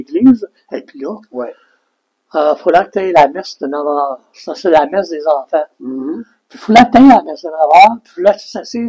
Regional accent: Vanier, Ontario, Canada; Puis j'ai été élevé à Vanier. J'ai été école à Vanier.

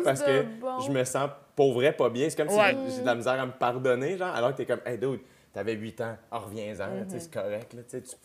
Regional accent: Quebec, Canada; Fait que tu vois, je viens de la Rive-Sud, tu sais, quand même, puis oui. Ça paraît là.

